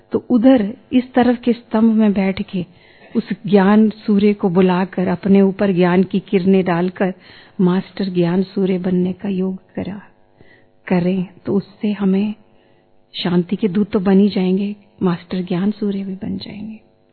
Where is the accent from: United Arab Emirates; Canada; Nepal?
Canada; मैं कनाडा से आई हूं